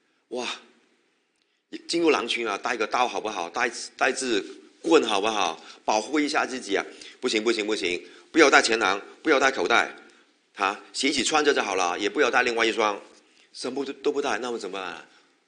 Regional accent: China; 有点像我们中国人呢，特别如果是外面来的客人

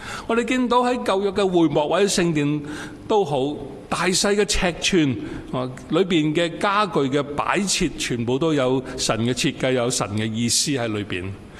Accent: China; 在新年開始的時候跟我們中國人有點不同

